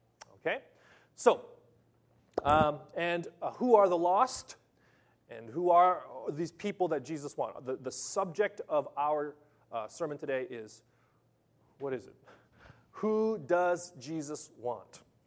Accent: Los Angeles, California, United States; now in Japan; Okay, I grew up in Los Angeles, sunny Los Angeles. We have lots of beaches and palm trees.

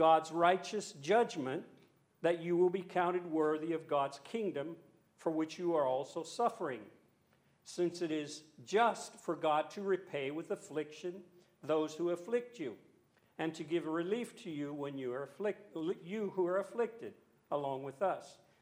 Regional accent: Louisiana, United States; now in Japan; I'm from a Western culture. I'm from Louisiana in America, and even that's a subculture. I'm Cajun. You know, we eat crawfish, so we're pretty strange. But I've lived most of my life, my adult life, here in Japan

